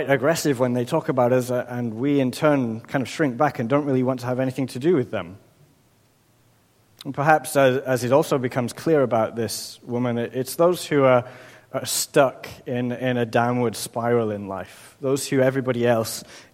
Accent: England, United Kingdom; It didn't seem to be anything personal, just with sort of started pleasant enough, "Where are you from England?" And this just seemed to be the opportunity to launch into every grudge that this person had against England

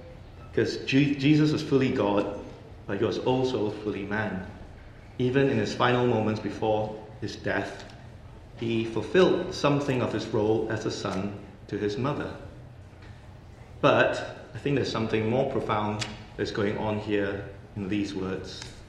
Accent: Malaysia; So I grew up in Malaysia in a society where filial piety is a core virtue.

